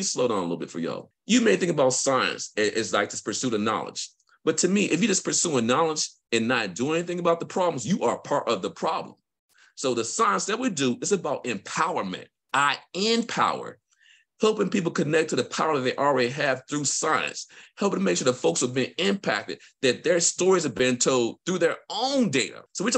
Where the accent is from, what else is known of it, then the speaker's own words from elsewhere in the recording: Mississippi, United States; So I grew up in Mississippi. I grew up near a sewage treatment plant in a major highway.